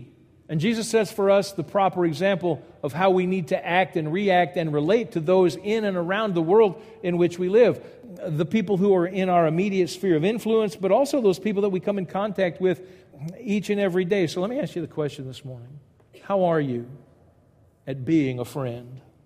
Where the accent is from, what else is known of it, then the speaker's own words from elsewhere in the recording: Louisiana, United States; One of the things that I have found to be very true in growing up in South Louisiana is that if you have the pleasure of having a Cajun friend, that is your friend for life.